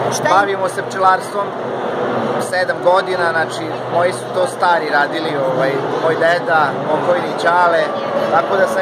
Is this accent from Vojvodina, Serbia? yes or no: yes; Đurđevo, Vojvodina, Serbia; Ja sam pčelar iz Đurđeva.